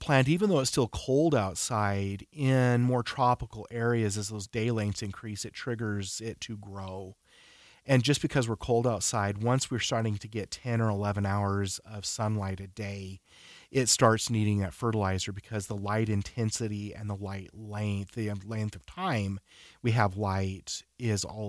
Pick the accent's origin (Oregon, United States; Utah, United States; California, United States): Utah, United States; I grew up in Davis County on the sandbar coming off of Hill Air Force Base into West Point.